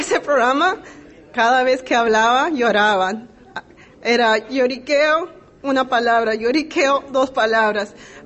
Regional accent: Peru; born there; viajé a mi país natal, Perú

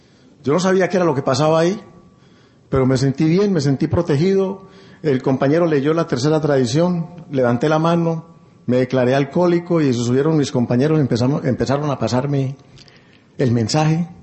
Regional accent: Pereira, Risaralda, Colombia; Yo soy de Pereira. Yo tengo ese grupo, siempre he ido.

